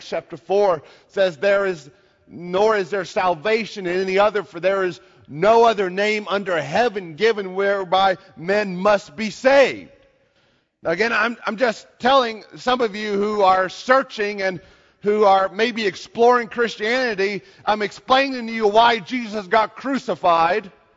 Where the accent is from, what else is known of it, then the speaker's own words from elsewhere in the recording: Mosheim, Tennessee, United States; I was born in Baileyton or Mosheim. I mean, that's the way we do it. We slow it down enough so that you can understand it. It's just part of where I was raised.